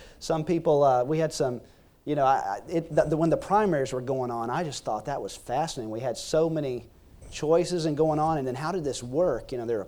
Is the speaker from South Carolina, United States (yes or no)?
yes; South Carolina, United States; And, you know, growing up in South Carolina, I have to admit, me personally